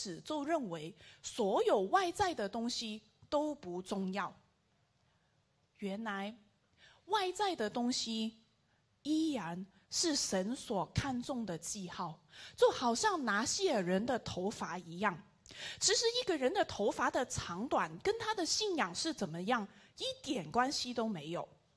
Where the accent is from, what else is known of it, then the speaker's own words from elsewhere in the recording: Hong Kong; moved away; 我是从香港来的，然后呢有一次我就从就是回去香港探亲啊